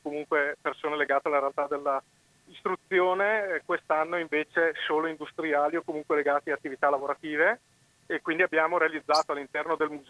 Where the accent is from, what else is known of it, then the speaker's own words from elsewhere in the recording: Brescia, Lombardy, Italy; Fata sì, sono di Brescia.